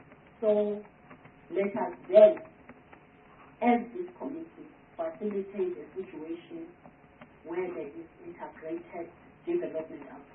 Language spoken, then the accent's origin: English; Harding, KwaZulu-Natal, South Africa; born there; I was born in Harding in the rural area.